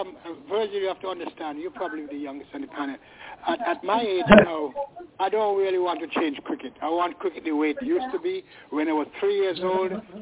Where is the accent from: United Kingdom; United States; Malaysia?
United Kingdom; We are not Americans. I'm not. I'm British. I don't want to be American.